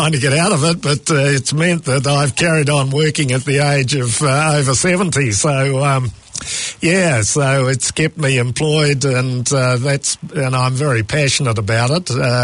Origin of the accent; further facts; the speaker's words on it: Christchurch, Canterbury, New Zealand; So thank you very much for your insights about Christchurch, my hometown. I think about it a lot.